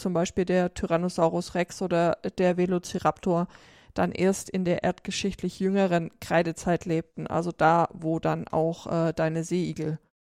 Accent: Southern Germany, Germany; den Süden Deutschlands, da wo ich herkomme

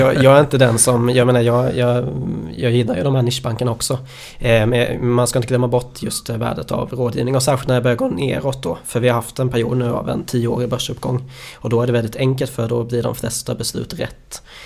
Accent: Småland, Sweden; Jag är ju smålänning från början också.

